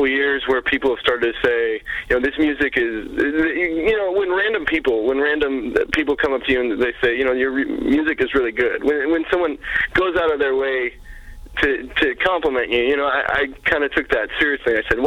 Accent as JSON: {"language": "English", "town": "Placerville", "region": "California", "country": "United States", "tie": "born or raised there", "said": "the first stop on the tour is my hometown, which is a really, really little mountain town between Sacramento and Lake Tahoe called Placerville."}